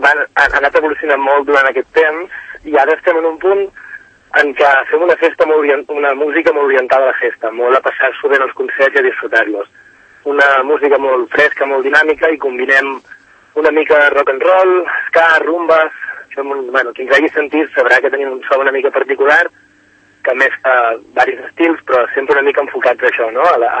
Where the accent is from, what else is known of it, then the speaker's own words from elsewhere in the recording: Manresa, Catalonia, Spain; i jo mateix, que sóc la bateria, que vinc de Manresa